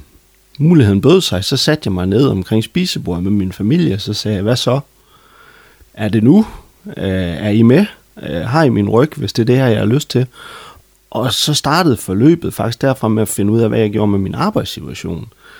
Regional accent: Sæby, North Denmark Region, Denmark; also born or lived in Nørresundby; født og opvokset i Sæby med en kort afstikker helt ud til Nørresundby. Men ellers så er det her, jeg har boet hele min tid.

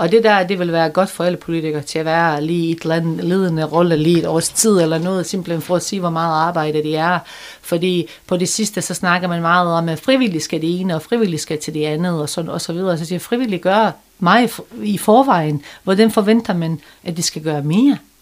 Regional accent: Bosnia & Herzegovina; Danish is a second language; now in Denmark; Godt nok et andet sted, end hvor jeg kommer fra. Det er derfor, vi mødtes jo først i Danmark. Men vi kommer begge to fra Bosnien.

